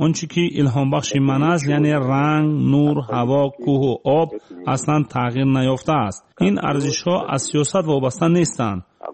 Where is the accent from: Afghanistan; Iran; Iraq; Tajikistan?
Tajikistan; now in Tyumen, Russia; من به اینجا کوچیدم. در تیومین که یک شهری سیبری است، زندگی برای من آسان نیست. من در تاجیکستان بزرگ شدم.